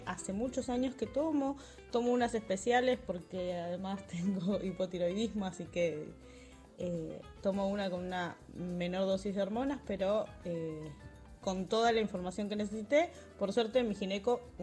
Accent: Caballito, Buenos Aires, Argentina; de Caballito. Hoy tengo 35 años

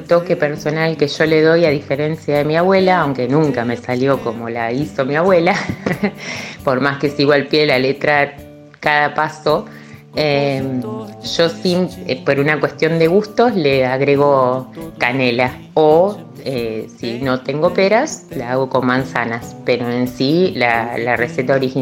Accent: Santa Fe, Argentina; born there; nací en Santa Fe, tengo 42 años.

